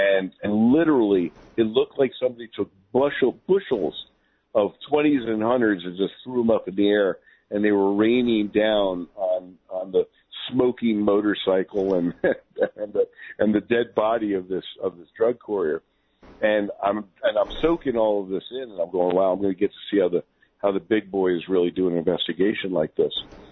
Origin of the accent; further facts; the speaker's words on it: Princeton, New Jersey, United States; I was a Princeton Borough police officer, so I was actually in the town itself, and that was my hometown.